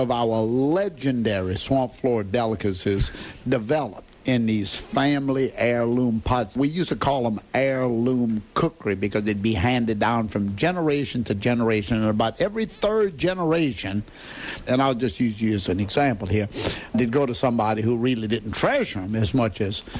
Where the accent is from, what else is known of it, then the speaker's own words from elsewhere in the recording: Louisiana, United States; back in those early days of growing up in St. James Parish, St. Jacques de Cabanossi, as they call it